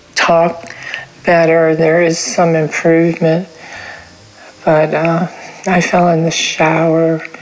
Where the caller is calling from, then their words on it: Texas, United States; from Texas, but we moved about a month ago from Texas to Tennessee